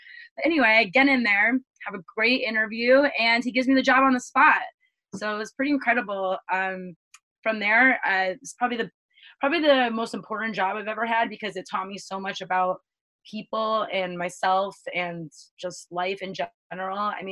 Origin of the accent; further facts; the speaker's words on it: East Coast, United States; And I'm like, all right, well, that's way too Cali for me. I'm from the East Coast.